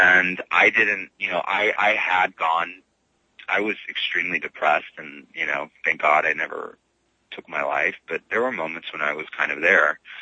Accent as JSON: {"language": "English", "town": "Los Angeles", "region": "California", "country": "United States", "said": "I'm from Los Angeles, so you sort of can't get away with it."}